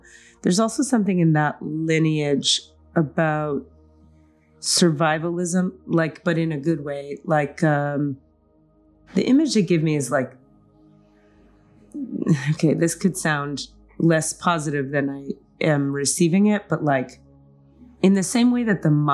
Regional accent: Miami, Florida, United States; there were families in Miami when I grew up in Miami that I would go hang out with.

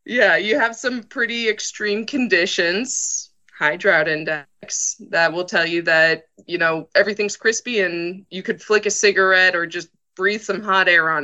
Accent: Orlando, Florida, United States; I actually grew up in a very urban area. I grew up in Orlando, ironically enough.

